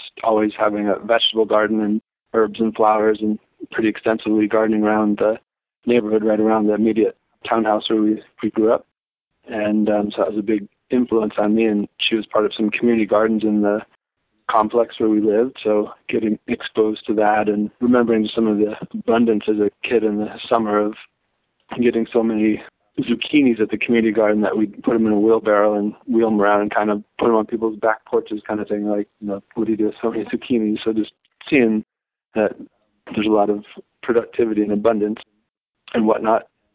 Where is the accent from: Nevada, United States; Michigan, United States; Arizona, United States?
Michigan, United States; Ann Arbor; so I grew up in Ann Arbor, Michigan, and grew up in a townhouse in a large community.